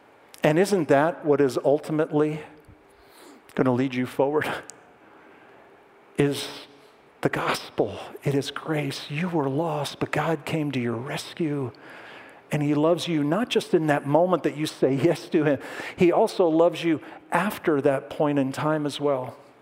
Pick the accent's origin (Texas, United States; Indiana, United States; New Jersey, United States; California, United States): New Jersey, United States; And just so you know, I'm from New Jersey, so what am I talking about, right, originally?